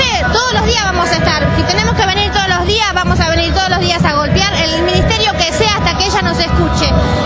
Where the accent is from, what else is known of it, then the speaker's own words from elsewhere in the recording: Argentina; Nosotros somos argentinos como ella, como sus hijos, como todo.